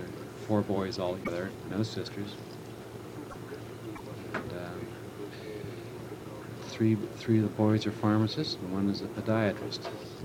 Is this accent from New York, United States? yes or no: no; Farrell, Pennsylvania, United States; First, I was born over on Fruit Avenue. And then my father built a home up near the Farrell Senior High School on Romer Boulevard, which was Haywood Street then.